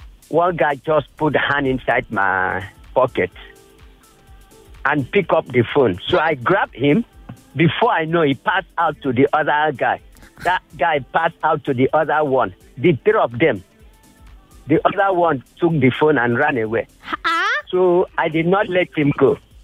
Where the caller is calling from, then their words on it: Victoria Island, Lagos, Nigeria; Okay, sorry, I'm calling from VI.